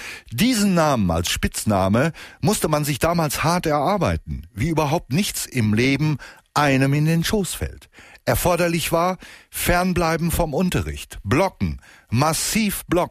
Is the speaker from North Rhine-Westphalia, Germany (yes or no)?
yes; North Rhine-Westphalia, Germany; das je in meiner Heimatregion Westfalen gelebt hatte.